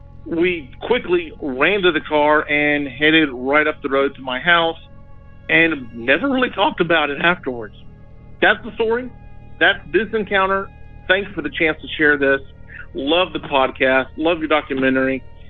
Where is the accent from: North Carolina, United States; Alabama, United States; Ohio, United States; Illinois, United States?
Alabama, United States; Tuscaloosa; now in Florida, United States; I'm calling from North Florida. This account takes place back in 1990 in my hometown of Tuscaloosa, Alabama.